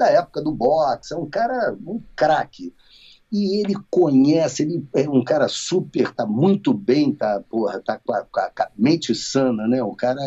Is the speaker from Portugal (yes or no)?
no; Brazil; Que às vezes, porra, nós somos brasileiros, mas, porra, não é sempre que você vai torcer para um brasileiro.